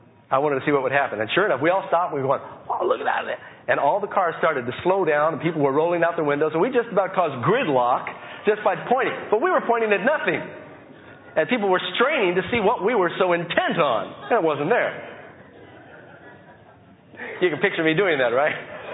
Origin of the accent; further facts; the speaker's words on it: New York City, New York, United States; Now, when I was growing up in New York City, for a little while, my mother and my brother and our stepfather purchased a house in West Hampton on the beach.